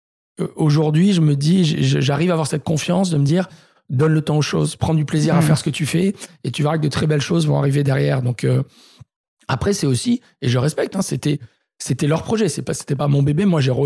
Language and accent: French; Marseille, Provence-Alpes-Côte d'Azur, France; moi, je suis marseillais